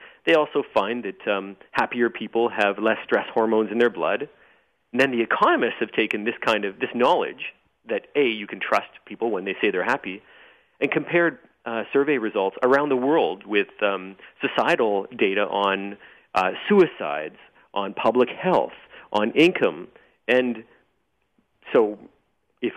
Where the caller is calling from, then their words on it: Vancouver, British Columbia, Canada; I'm calling from Vancouver, Canada